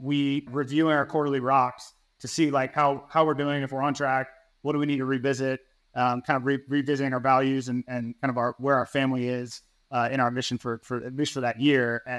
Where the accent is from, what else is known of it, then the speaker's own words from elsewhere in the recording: Atlanta, Georgia, United States; So I grew up in Atlanta, which is kind of Chick-fil-A Mecca, if you will.